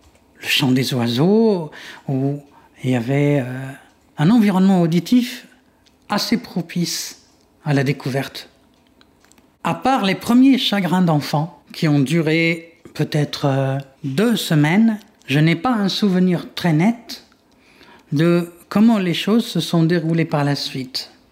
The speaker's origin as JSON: {"language": "French", "town": "Ghardaïa", "region": "Ghardaïa Province", "country": "Algeria", "tie": "born or raised there", "said": "Mon enfance à Gardaïa se partageait entre l'écoute de la radio jusqu'à pratiquement la scolarisation et l'exploration de l'espace qui m'entourait. J'étais dans une famille francophone. Mes parents ont fait l'école coloniale."}